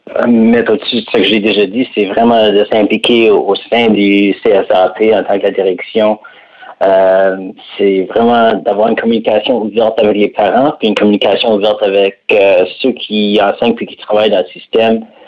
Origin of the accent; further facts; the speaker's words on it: Bathurst, New Brunswick, Canada; en grandissant à Bathurst au Nouveau-Brunswick, on est bien au cœur de l'Acadie en tant que la culture acadienne puis tout ça.